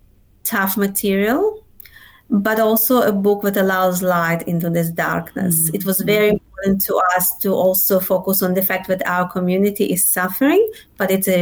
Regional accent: Russia; English is a second language; moved away as an adult; now in Australia; I was born in Russia, in the Soviet Union. Yes. So I spent my childhood in the Soviet Union.

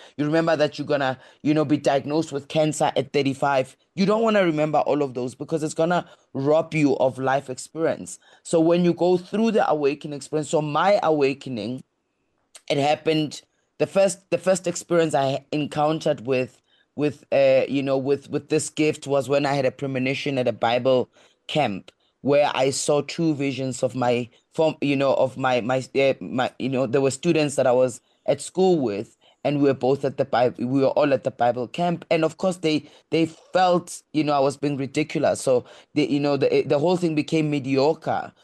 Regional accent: Alexandra, Gauteng, South Africa; I grew up in Alexandra Township, and I knew that I can break free from, you know, the poverty cycle.

